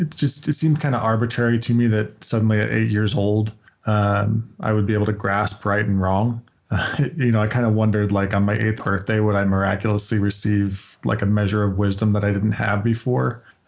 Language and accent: English; Utah, United States; Growing up in Utah, I think my main sight into what other churches were doing was through my dad, because he was a convert.